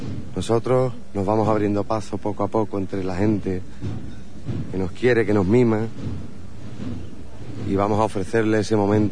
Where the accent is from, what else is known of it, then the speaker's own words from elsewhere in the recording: Jerez de la Frontera, Andalusia, Spain; somos cristianos por la gracia de Dios. Que en Jerez de la Frontera se vive la Semana Santa como Dios manda, y que somos andaluces por la gracia de Dios también. Somos marianos